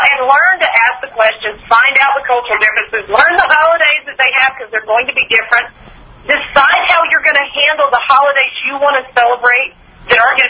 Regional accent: Georgia, United States; You know, I would say I grew up in Georgia. So, you know, on New Year's Day, my mom always had collards and black eyed peas.

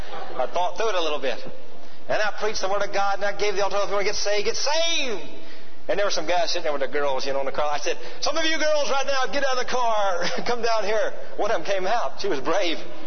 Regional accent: Atlanta, Georgia, United States; Martha and I moved from Tulsa, Oklahoma to Georgia. I went to Oral Roberts University and, of course, I grew up in Atlanta.

